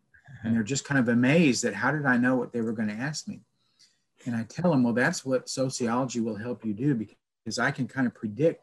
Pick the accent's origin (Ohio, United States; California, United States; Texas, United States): Texas, United States; San Antonio; Well, in high school, I'm from San Antonio.